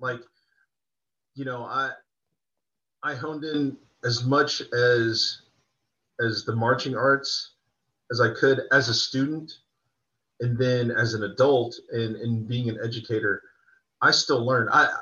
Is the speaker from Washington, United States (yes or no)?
yes; Seattle, Washington, United States; and then I'm originally from Seattle